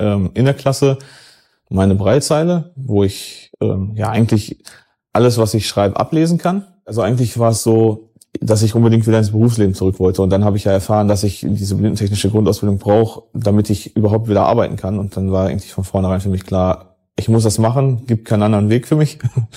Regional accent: Gelsenkirchen, North Rhine-Westphalia, Germany; ich bin 29 Jahre alt, ich komme aus Gelsenkirchen.

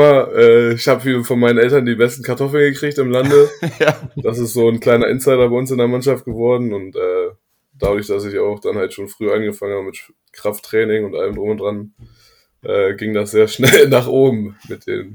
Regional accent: Lower Saxony, Germany; ich bin hier aufgewachsen in der Nähe von Hildesheim, in einem kleinen Dorf.

